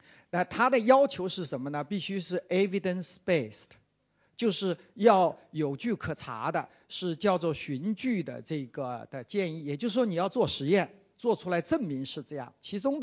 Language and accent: Chinese; China; now in Australia; 因为我在澳洲已经32年了哈，然后但是我又是在中国土生土长的